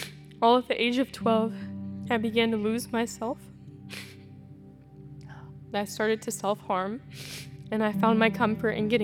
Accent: Houston, Texas, United States; born there; So I was born in Houston

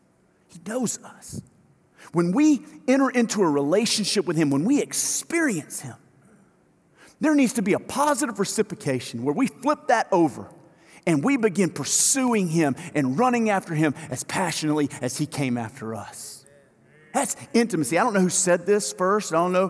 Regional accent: Louisiana, United States; look, my family's from South Mississippi. I grew up in Louisiana. I went to school in Arkansas.

